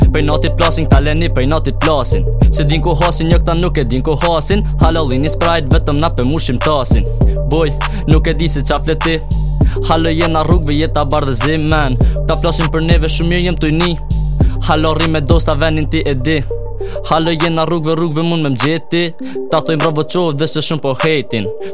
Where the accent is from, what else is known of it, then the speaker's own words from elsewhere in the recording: Albania; Je viens d'Albanie.